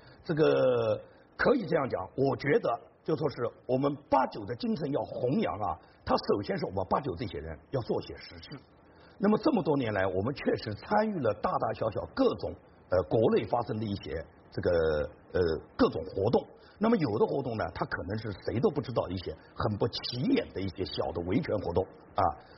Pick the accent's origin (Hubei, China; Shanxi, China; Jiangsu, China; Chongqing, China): Jiangsu, China; Nanjing; now in Wuxi, China; 我呢不被允许在我所出生的家乡叫南京市生活，我一直呢在无锡市生活